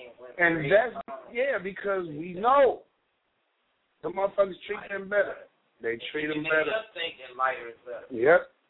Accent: Ohio, United States; born there; I am an American who resides in Ohio. I was born in Ohio, so I am an Ohioan.

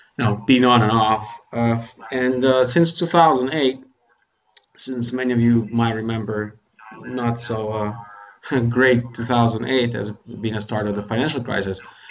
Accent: Ukraine; English is a second language; originally I'm from Ukraine. Spent most of my life in Ukraine, but I traveled the world a bit. I spent some time in the States as an exchange student. I lived there, I worked there.

